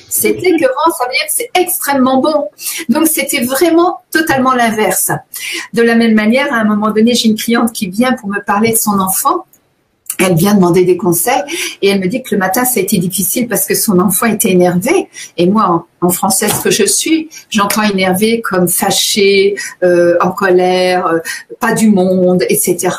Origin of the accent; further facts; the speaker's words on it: France; now in Canada; j'ai été frappée en arrivant ici au Québec, je venais de France